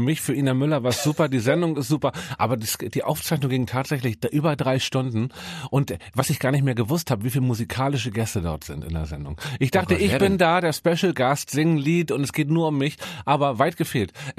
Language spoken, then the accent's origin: German; Hamburg, Germany; born there; Ich bin in Eimsbüttel geboren, mein Freund.